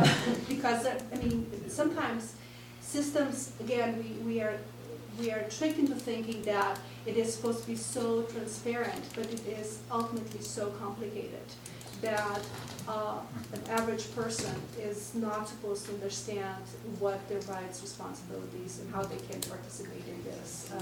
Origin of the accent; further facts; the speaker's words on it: Brazil; now in United States; And I come from Brazil